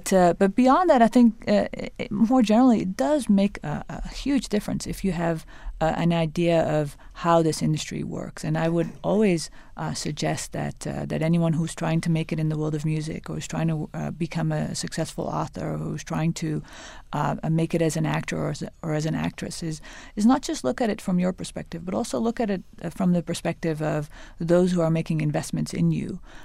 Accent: Netherlands; The Dutch painter, from my home country.

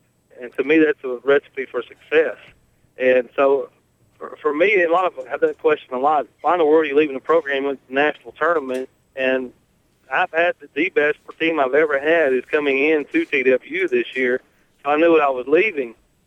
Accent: Mississippi, United States; Well, I'm originally from Mississippi.

